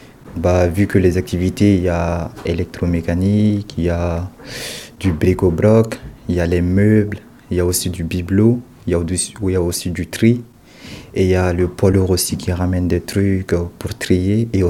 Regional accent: Mali; now in France; j'habite à Aidé-Bazouge, précisément à Emmaüs, Aidé à Rennes, Saint-Malo. Moi, je suis malien.

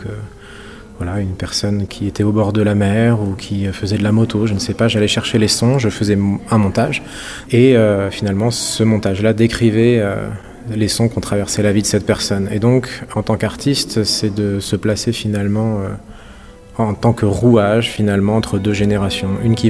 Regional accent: Normandy, France; born there; now in Rennes, France; je suis compositeur, je suis normand de naissance et je suis rennais d'adoption.

